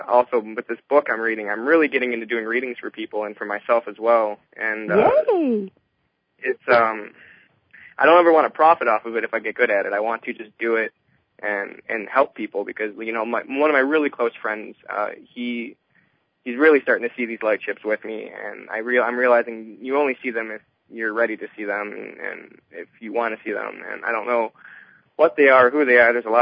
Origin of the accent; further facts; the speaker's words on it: Cleveland, Ohio, United States; I'm from Cleveland, Ohio